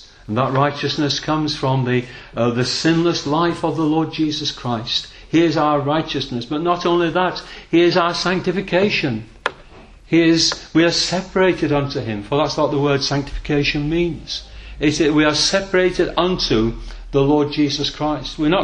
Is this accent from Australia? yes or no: no; the north of England, United Kingdom; a pawn shop up in the north of England, which is, as my accent will display, is a place